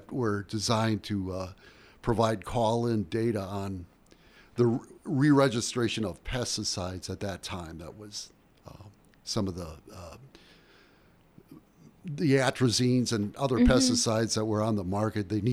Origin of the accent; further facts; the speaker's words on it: Oconomowoc, Wisconsin, United States; Yes, I grew up in Wisconsin. I grew up in Oconomowoc in Waukesha County, went to high school in Waukesha.